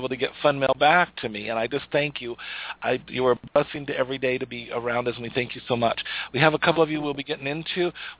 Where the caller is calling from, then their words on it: Canada; I am from Canada, and I was very excited to find out you have a show.